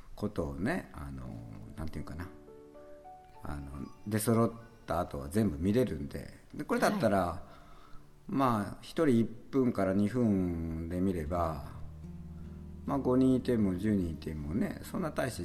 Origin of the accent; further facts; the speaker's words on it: Okayama, Japan; でもこれすごい有名な話なのね、この地元岡山の中では。